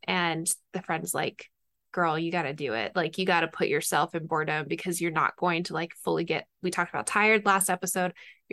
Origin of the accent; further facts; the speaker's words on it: Rhode Island, United States; I grew up on the East Coast when I was younger, and we had these woods in the back of our house.